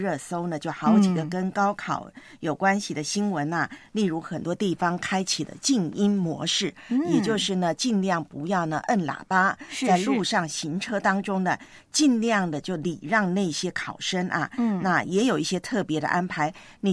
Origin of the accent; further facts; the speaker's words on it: Taiwan; 那么在台湾我的老家呢现在是真的是露营的风潮